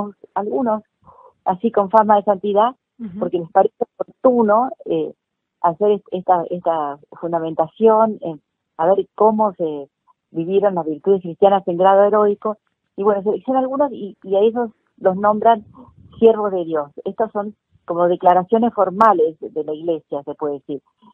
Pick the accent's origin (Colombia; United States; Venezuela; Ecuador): United States; Corning, New York; born there; Tuvo un año en Estados Unidos en una fábrica de vidrio donde yo nací, en Corning